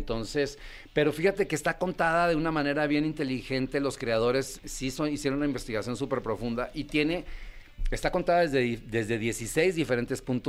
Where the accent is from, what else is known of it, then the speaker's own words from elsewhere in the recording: Culiacán, Sinaloa, Mexico; accent: norteño; Yo soy de Culiacán.